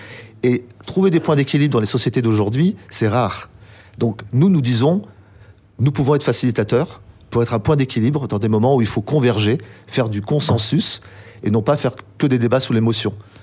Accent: Réunion, France; je suis quelqu'un qui est passionné de son territoire, donc je suis réunionnais.

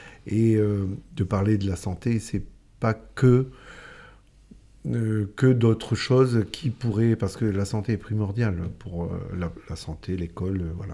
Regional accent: New Caledonia; on est en Calédonie, on est des Calédoniens

